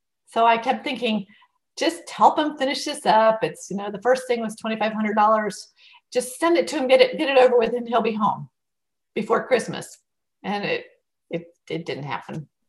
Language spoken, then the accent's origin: English; New England, United States; I grew up in New England